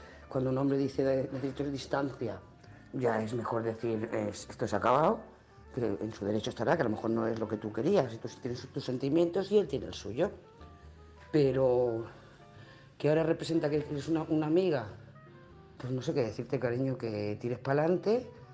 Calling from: Lloret de Mar, Catalonia, Spain; de Lloret de Mar

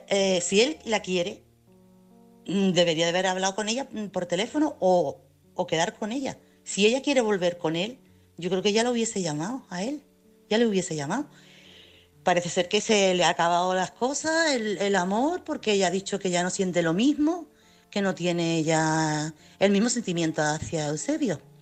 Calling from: Chiclana de la Frontera, Andalusia, Spain; corresponsal de Chiclana.

